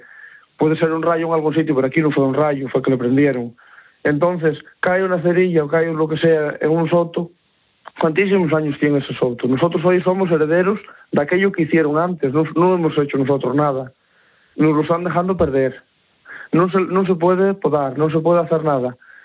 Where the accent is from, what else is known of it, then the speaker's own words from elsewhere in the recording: Pombriego, Castile and León, Spain; yo soy del pueblo de Pombriego. Es la comarca de La Cabrera, Cabrera Baja, ¿no? Entonces es una zona pues muy escarpada, lindando con Galicia. Estamos al lado de la provincia de Orense, aunque pertenecemos a León.